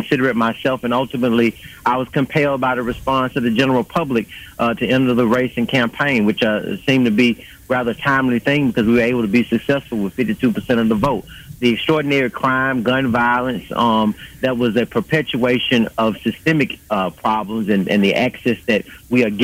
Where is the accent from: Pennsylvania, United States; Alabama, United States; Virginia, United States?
Alabama, United States; Brighton; I grew up in Brighton, Alabama, as did my father and his father